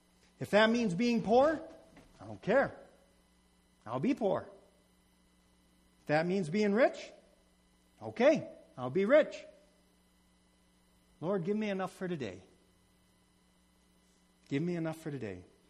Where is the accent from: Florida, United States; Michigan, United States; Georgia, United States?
Michigan, United States; also born or lived in Colorado; I'm born and raised in Michigan. When I moved out of Michigan, I went to Colorado and I lived in the mountains